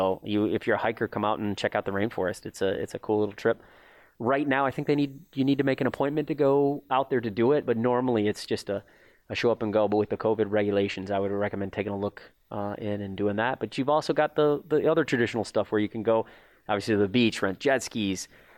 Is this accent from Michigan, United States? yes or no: yes; Michigan, United States; Yeah, I grew up in Michigan, went to Ferris State up there.